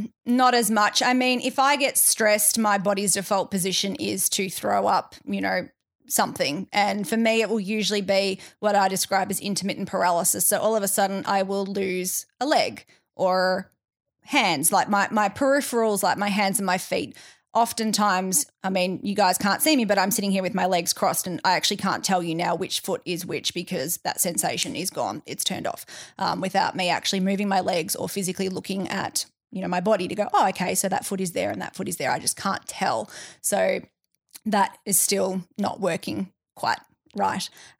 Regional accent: Melbourne, Victoria, Australia; now in Perth, Australia; not here in Perth. I'm originally from Melbourne.

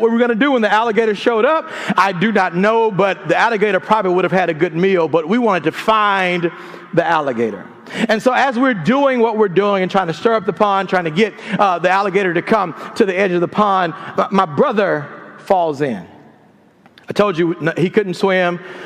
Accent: Mississippi, United States; now in Louisiana, United States; Although I live in Louisiana now, I grew up in Mississippi.

